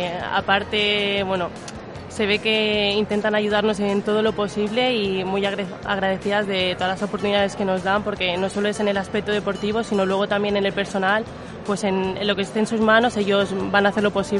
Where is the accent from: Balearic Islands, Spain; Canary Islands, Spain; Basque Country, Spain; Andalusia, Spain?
Balearic Islands, Spain; Al final la mayoría somos mallorquinas también